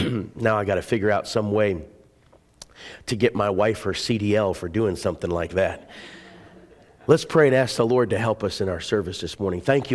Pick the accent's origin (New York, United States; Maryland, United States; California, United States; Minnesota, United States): Minnesota, United States; I grew up in Minnesota, so it was really comical to me when I moved down to North Carolina